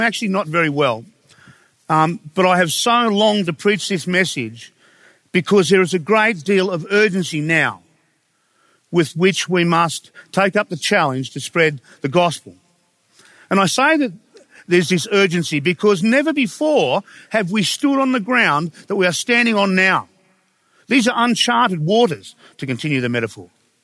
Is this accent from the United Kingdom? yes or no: no; Carlingford, New South Wales, Australia; I grew up in Carlingford. Kingsland Estate, which is only about 500 metres that way.